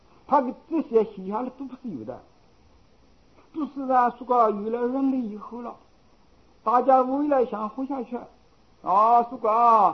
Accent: China; 我们中国人这个苦难，可以说个大部分就存在这个国家

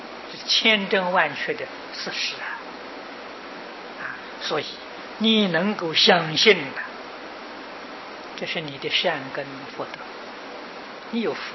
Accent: China; 印度计算这个书的多量的大小啊，是用计作单位啊，不像我们中国人，我们中国人是字数

